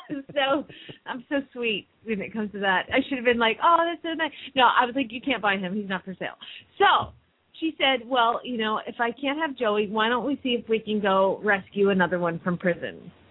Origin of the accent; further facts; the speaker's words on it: Phoenix, Arizona, United States; from Phoenix, Arizona